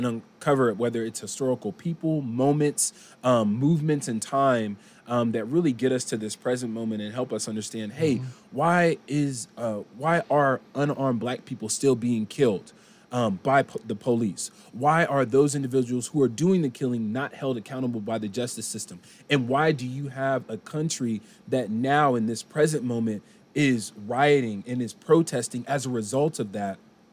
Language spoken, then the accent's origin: English; Oklahoma, United States; Yeah, so, it's been interesting growing up in Oklahoma, born and raised